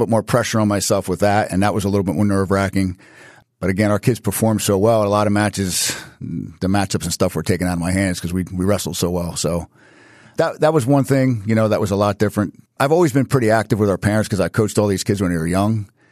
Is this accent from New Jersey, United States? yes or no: yes; New Jersey, United States; We grew up in the Oakcrest area. We were going to go to Oakcrest.